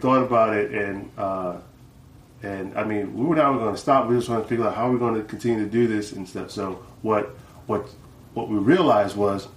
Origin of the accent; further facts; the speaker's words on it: The Bronx, New York, United States; Well, we born and raised in New York, in the Bronx, we used to break dance, pop and all that stuff on the streets, along with other dancers.